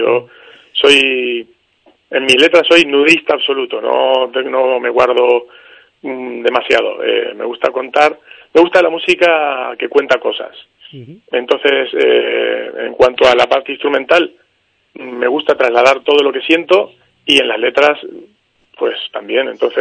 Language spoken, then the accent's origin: Spanish; Argentina; Yo es que soy argentino